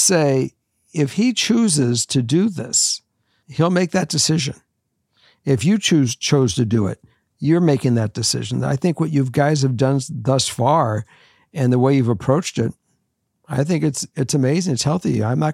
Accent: Los Angeles, California, United States; I met Morgan's mom in Minnesota. I was from Los Angeles.

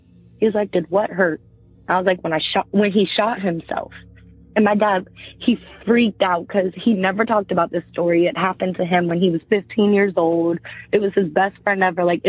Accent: Virginia, United States; also born or lived in Chesapeake; I'm from Virginia.

